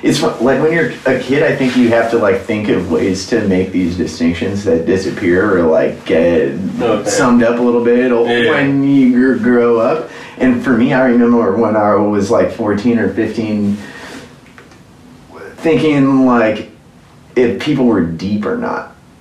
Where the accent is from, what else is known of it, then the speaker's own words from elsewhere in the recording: St. Louis, Missouri, United States; I went like full native and like really embraced growing up in St. Louis and had a rat tail and made a lot of friends